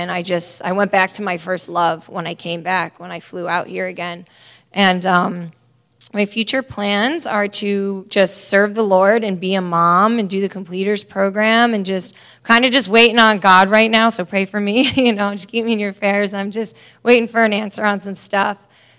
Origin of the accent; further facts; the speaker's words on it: East Brunswick, New Jersey, United States; I'm 26 years old, and I'm from East Brunswick, New Jersey.